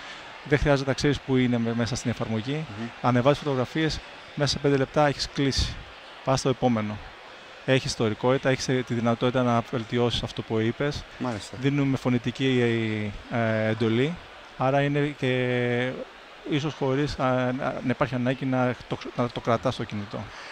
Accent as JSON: {"language": "Greek", "town": "Athens", "region": "Attica", "country": "Greece", "said": "Είμαι μισό Ισπανός. Είμαι Έλληνας από Αθήνα και η μητέρα από Σεβίλη."}